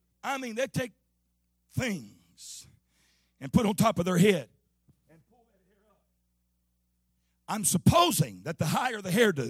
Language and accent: English; Missouri, United States; I remember as a kid growing up in the Boot Hill of Missouri, we'd sing those old songs, them ladies.